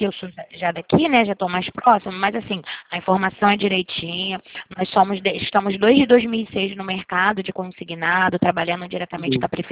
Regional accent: Rio de Janeiro, Brazil; Eu sou do Rio, eu sou do Poupa Crédito do Rio, de Campo Grande.

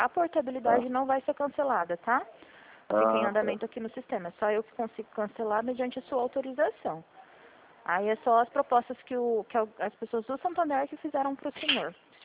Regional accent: Presidente Prudente, São Paulo, Brazil; eu sou de Presidente Prudente.

